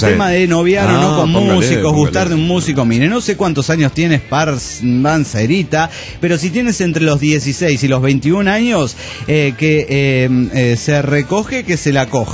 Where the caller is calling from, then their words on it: Morelia, Michoacán, Mexico; de Morelia, Michoacán.